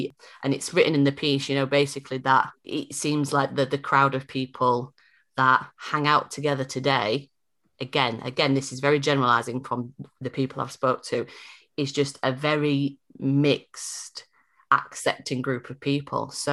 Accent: Hull, Yorkshire and the Humber, United Kingdom; growing up in Hull and coming out in Hull

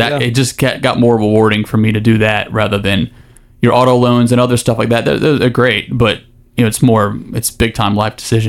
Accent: Raleigh, North Carolina, United States; Yeah, I'm born in Ralei

